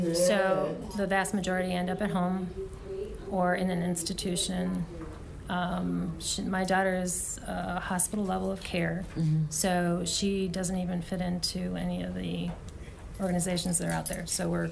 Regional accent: Wheaton, Illinois, United States; Wheaton, Illinois.

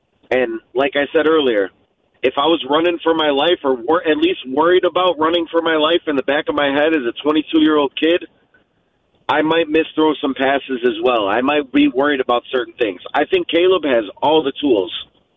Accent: Chicago, Illinois, United States; This is me. I was raised in Chicago

